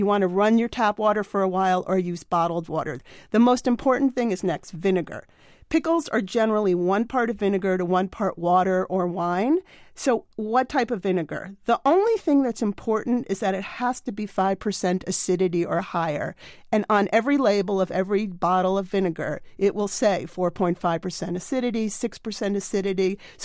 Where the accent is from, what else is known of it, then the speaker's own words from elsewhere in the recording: New York, United States; You know, I grew up outside of New York City and spent a lot of time in Jewish delis.